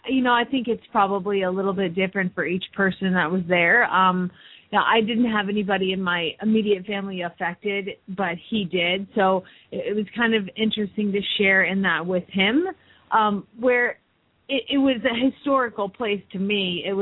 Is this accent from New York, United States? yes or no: no; Phoenix, Arizona, United States; from Phoenix, Arizona